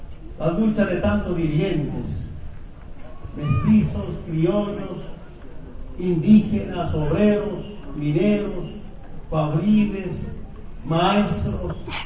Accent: Bolivia; Todos somos bolivianos.

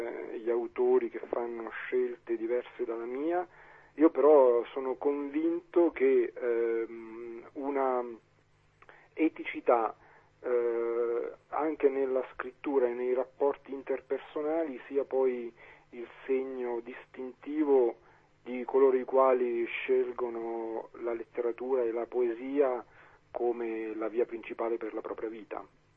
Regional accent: Macerata, Marche, Italy; in questo momento io sono nella mia città natale, anche se insomma vado spesso in giro, e in questo momento sono a Macerata.

